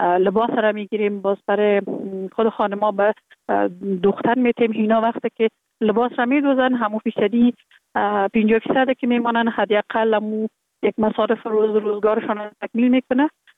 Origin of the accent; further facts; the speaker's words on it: Kabul, Afghanistan; born there; در کابل زندگی میکنم. در کابل متولد شدیم در سال 1363 در یک خانواده روشن فکر، خانواده که از جمله خانواده های اهل معارف کشور بودن متولد شدیم